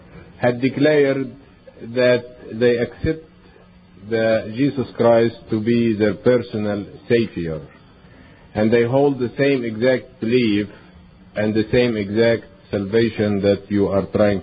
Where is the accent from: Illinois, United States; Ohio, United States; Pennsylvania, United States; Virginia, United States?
Illinois, United States; Chicago; You see, Dr. Archer and myself, we come from Chicago.